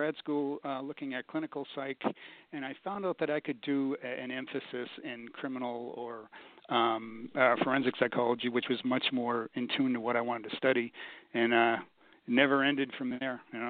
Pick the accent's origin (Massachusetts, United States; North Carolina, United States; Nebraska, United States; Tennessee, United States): Massachusetts, United States; Boston; Well, I grew up in Boston, which is a big hockey town. And I had a pond across the street